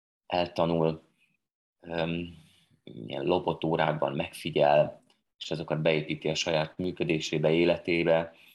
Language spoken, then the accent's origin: Hungarian; Čierna Voda, Trnava Region, Slovakia; moved away as an adult; now in Budapest, Hungary; egy felvidéki kis faluban születtem, Feketenyéken, és 18 éves koromig éltem ott, az iskoláimat Galántán végeztem, és végül tanulni Magyarországra jöttem Budapestre. Színészetet, és itt ragadtam. Most már 21 éve élek itt Budapesten